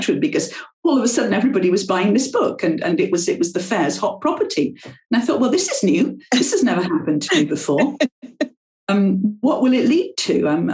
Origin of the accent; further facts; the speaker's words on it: England, United Kingdom; first language French; English is a second language; I was born in England, but my mother didn't speak English. And so we spoke French at home until I went to school. And then I picked up English because I had to.